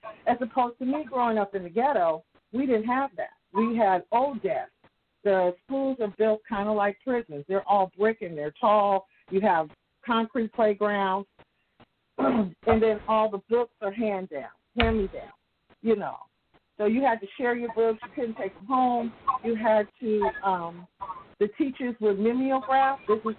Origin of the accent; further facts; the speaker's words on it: Boston, Massachusetts, United States; Growing up in Boston, well, coming from that kind of family, let me just first say that even though we had the racism and all of that, we had a lot of fun